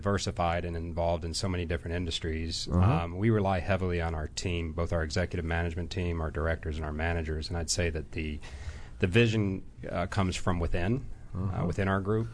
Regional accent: Atlanta, Georgia, United States; Atlanta, Georgia.

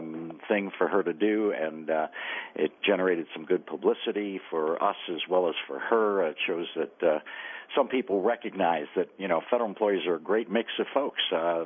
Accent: New York, United States; Yeah, I grew up in New York, and it was absolutely amazing.

